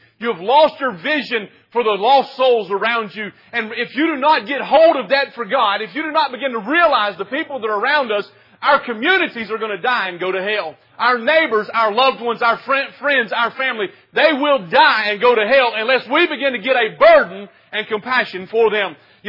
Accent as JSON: {"language": "English", "region": "Florida", "country": "United States", "tie": "born or raised there", "lives_now": "North Carolina, United States", "said": "You know, I grew up in Florida. We never had any power outages."}